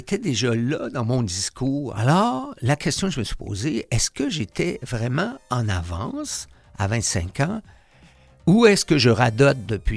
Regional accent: Longueuil, Quebec, Canada; also born or lived in Indianapolis; Ben, moi, je viens de Longueuil. J'ai passé mon enfance à Longueuil.

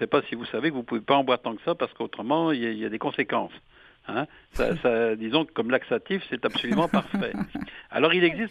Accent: Quebec, Canada; comme beaucoup de gens l'ont fait chez nous au Québec

